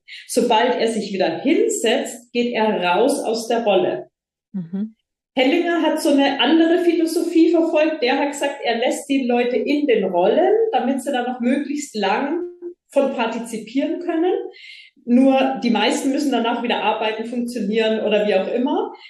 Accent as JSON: {"language": "German", "region": "Bavaria", "country": "Germany", "said": "ich komme aus Bayern, konservativ Bayern, schön katholisch."}